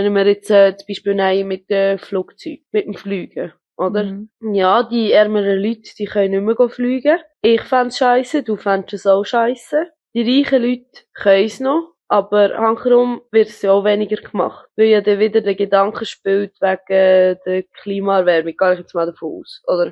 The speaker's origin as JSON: {"language": "German", "country": "Switzerland", "said": "du siehst ja, dass jetzt bei uns in der Schweiz ja nur schon bezüglich Steuern, oder? Wir haben ja in der Schweiz so"}